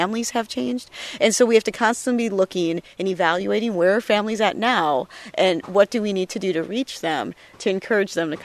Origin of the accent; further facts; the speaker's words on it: Plymouth, Wisconsin, United States; I grew up in Sheboygan County, and I grew up in Plymouth, and I had never heard of River Edge before.